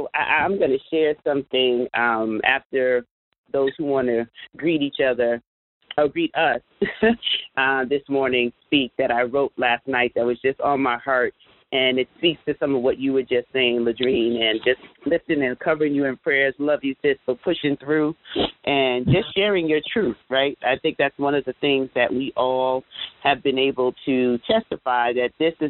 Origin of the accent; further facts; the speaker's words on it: Jamaica; You know, a 7.7 earthquake registering in my home country, Jamaica.